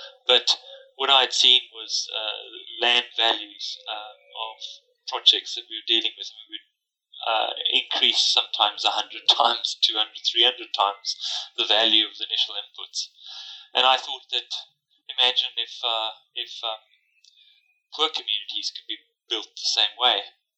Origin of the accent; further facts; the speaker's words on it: South Africa; I'm South African. I grew up with living in a world where there was rich and poor living in very close proximity.